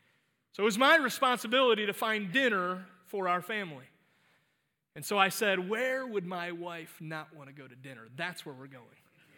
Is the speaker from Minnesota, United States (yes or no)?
no; Cleveland, Ohio, United States; I grew up in Cleveland. Many of you know that about me.